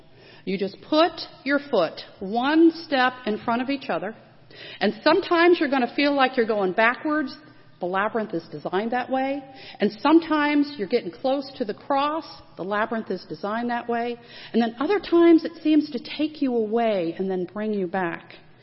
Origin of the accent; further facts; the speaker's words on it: Jacksonville, Florida, United States; in case you didn't know, I am from Jacksonville. That is my hometown.